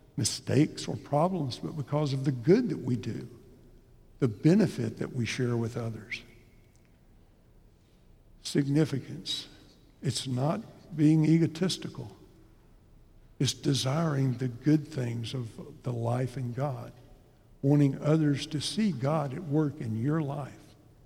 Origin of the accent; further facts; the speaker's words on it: Bradenton, Florida, United States; born there; now in Fort Worth, United States; I was born in Bradenton, Florida. We live in Fort Worth, Texas, and we've lived here longer than we've lived anywhere as a married couple.